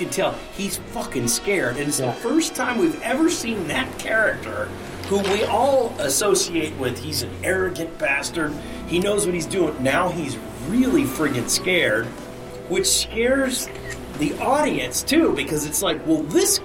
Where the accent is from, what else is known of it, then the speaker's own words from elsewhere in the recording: San Diego, California, United States; And of course I grew up in San Diego, so we went to the ocean. We went to the beach.